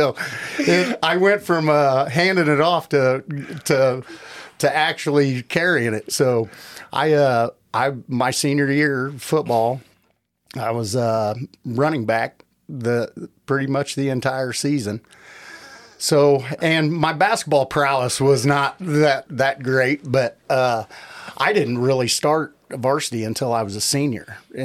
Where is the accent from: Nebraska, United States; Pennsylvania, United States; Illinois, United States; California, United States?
Illinois, United States; Carrollton; I graduated high school in 1992 and went to Carrollton High School. That means I grew up in Carrollton, Illinois in the 80s